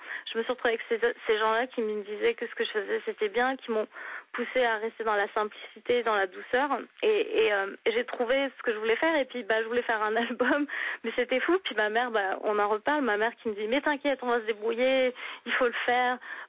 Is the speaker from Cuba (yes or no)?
no; France; moved away as an adult; now in United States; Vous êtes intelligent et vous avez... cette éducation et cette bâtisse française, dans le sens où nous, les Français, comme on grandit, on vit pas sur les crédits